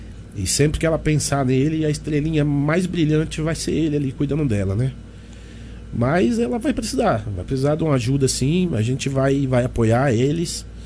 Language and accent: Portuguese; Alagoas, Brazil; Nós somos de Alagoas, né? Então, o pessoal do Nordeste, a gente.